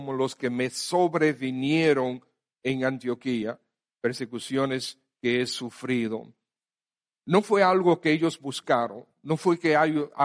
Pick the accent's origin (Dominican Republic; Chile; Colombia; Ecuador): Dominican Republic; no crean que nosotros vamos a ser librados solamente porque somos dominicanos.